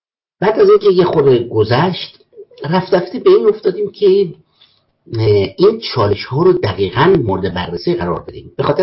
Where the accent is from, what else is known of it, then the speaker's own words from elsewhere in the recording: Iran; ما خودمون به عنوان یک ایرانی مسلمان شیعه